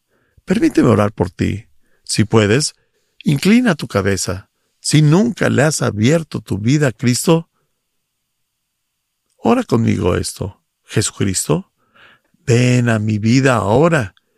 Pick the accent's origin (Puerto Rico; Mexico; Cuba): Cuba; Soy de Cuba y llevo 20 años en la iglesia.